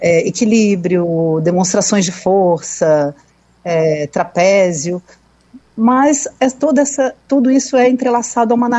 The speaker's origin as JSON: {"language": "Portuguese", "town": "Brasília", "region": "Federal District", "country": "Brazil", "tie": "born or raised there", "also_born_or_lived": "Rio de Janeiro", "said": "eu nasci no Rio, mas eu fui criada em Brasília."}